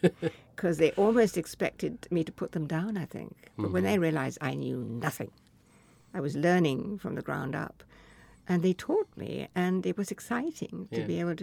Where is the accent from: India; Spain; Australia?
India; also born or lived in Canada; now in United States; And the mimosa trees looked like the trees that I grew up with in India.